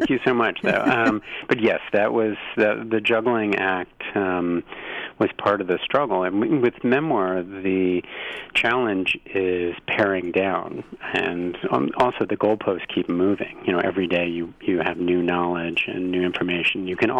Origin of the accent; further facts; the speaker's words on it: Berlin, Germany; Well, I grew up in Berlin and went back there when the wall came down, and it was kind of a formative experience for me